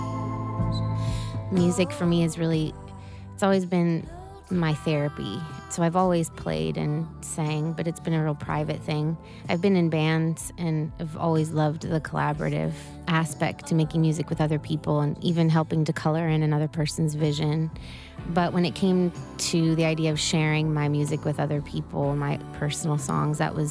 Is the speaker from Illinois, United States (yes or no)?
yes; Chicago, Illinois, United States; born or raised there